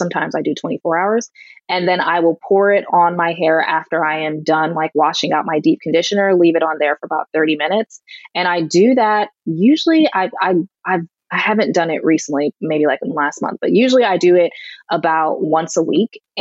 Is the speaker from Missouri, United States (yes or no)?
no; Connecticut, United States; I have seen people from my home state in Connecticut take it